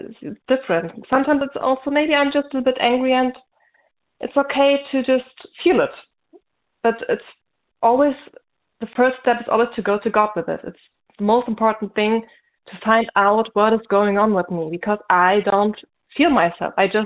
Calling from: Germany; English is a second language; I'm calling from Germany.

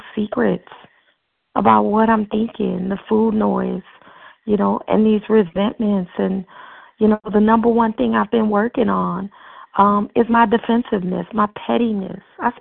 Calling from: Miami, Florida, United States

